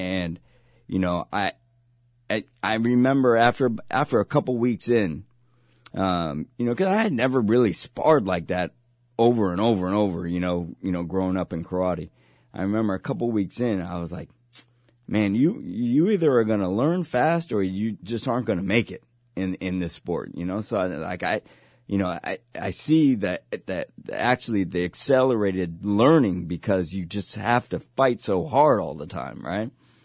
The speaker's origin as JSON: {"language": "English", "town": "San Mateo", "region": "California", "country": "United States", "said": "everybody knew I came from San Mateo."}